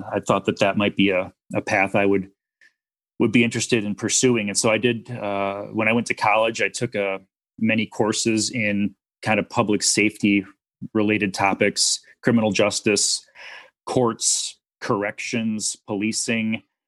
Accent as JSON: {"language": "English", "region": "Wisconsin", "country": "United States", "said": "I was from Wisconsin and was fortunate enough that an agency here in Wisconsin took a chance on a young college graduate"}